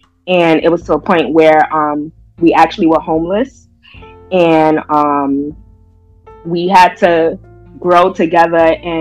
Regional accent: New York City, New York, United States; I am from New York City, born and raised in Harlem, first in East Harlem, then West Harlem or Black Harlem, and now I currently reside in the Bronx.

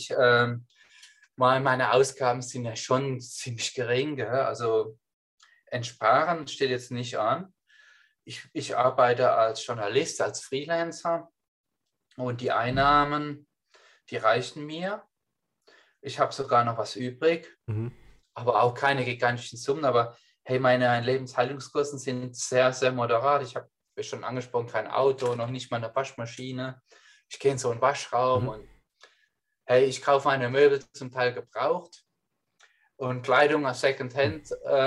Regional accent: Germany; also ich fühle mich da schon irgendwie auch verwurzelt, weil ich bin Deutscher und möchte jetzt auch nichts komplett schlechtes sagen

